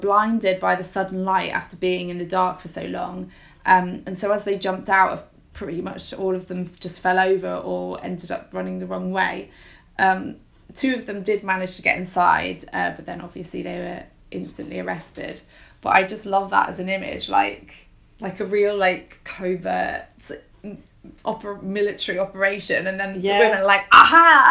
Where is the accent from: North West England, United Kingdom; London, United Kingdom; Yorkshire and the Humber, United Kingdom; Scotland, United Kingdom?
North West England, United Kingdom; Liverpool; prominent suffragette in Liverpool. Way, mm-hmm. That's where I'm from.